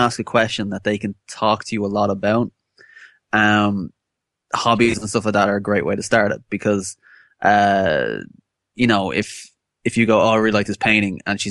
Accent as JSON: {"language": "English", "country": "Ireland", "said": "I'm Irish and I'm in America. That's laughing. But here it's not so easy because I'm in Ireland."}